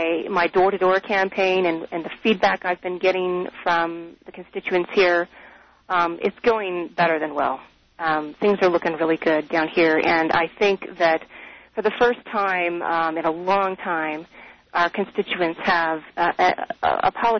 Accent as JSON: {"language": "English", "country": "United States", "said": "But I'm Irish-American, and I'm the daughter of a twice-decorated Vietnam War veteran."}